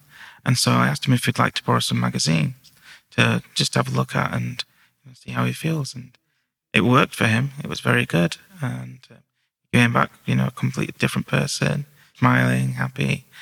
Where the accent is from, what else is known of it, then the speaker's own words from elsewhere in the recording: Huddersfield, Yorkshire and the Humber, United Kingdom; I was born in Huddersfield. I've lived in Huddersfield all my life.